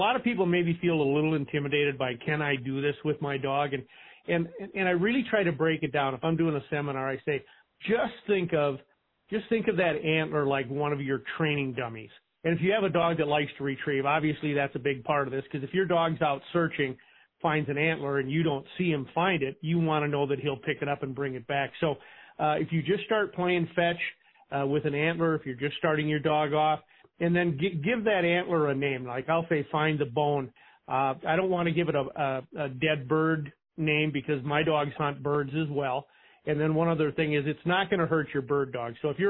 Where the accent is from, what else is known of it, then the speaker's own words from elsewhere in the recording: South Dakota, United States; we're from South Dakota, so obviously we're in the pheasant capital of the world there.